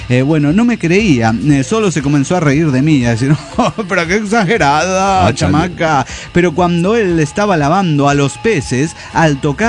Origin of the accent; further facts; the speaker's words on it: San Luis Potosí, Mexico; de San Luis Potosí.